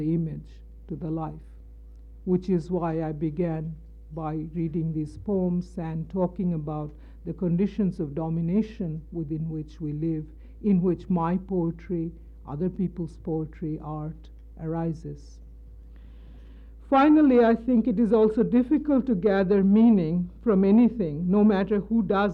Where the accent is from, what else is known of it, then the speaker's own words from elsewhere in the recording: India; Now, I come from India, where in Indian villages, where total non-knowledge exists about Nazism